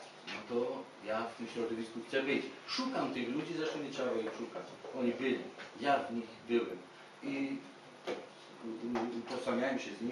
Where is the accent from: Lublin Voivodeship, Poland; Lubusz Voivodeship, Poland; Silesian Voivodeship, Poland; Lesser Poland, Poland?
Silesian Voivodeship, Poland; Bytom; jestem z Bytomia.